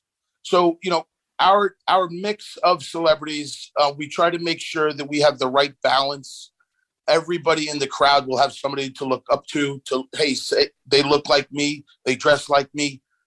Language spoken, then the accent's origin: English; Long Island, New York, United States; I grew up in Long Island at Garden City Country Club as a caddy